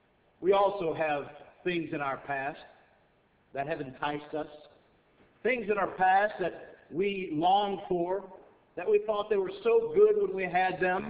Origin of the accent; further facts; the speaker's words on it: Texas, United States; I know I'm from Texas. I keep telling you that.